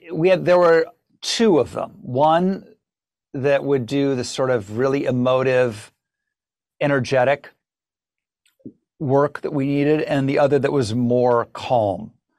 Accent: Ohio, United States; I grew up in Ohio, Southern Ohio, so it's within shouting distance, I guess.

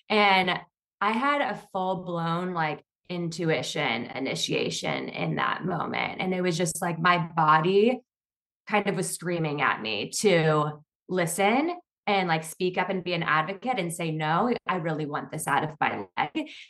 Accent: Midwest, United States; now in Brooklyn, United States; So I'm currently based in Brooklyn, New York, but I hail from the Midwest, had fairly like normal, like modest upbringing

